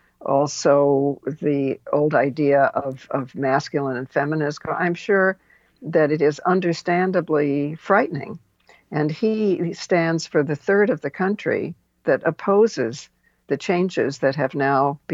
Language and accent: English; New York, United States; Well, remember that I come from New York, where 90% of people voted against Trump because we know him.